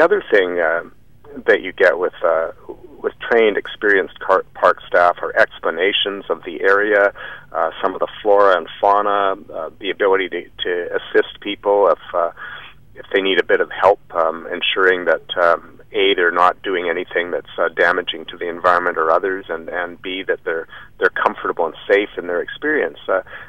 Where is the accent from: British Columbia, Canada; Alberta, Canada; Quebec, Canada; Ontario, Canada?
British Columbia, Canada; Vancouver; like many British Columbians and an increasing number of British Columbians, I grew up in an urban area. I grew up in Vancouver